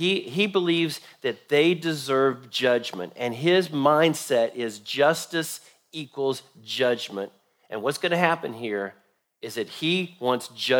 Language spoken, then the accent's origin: English; Nashville, Tennessee, United States; I was raised in America and you were raised American. We were raised in Nashville, Tennessee